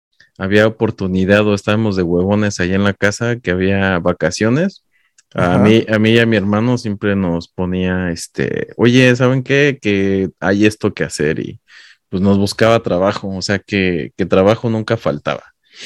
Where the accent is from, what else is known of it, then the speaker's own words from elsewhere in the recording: Mexico; los que somos de México.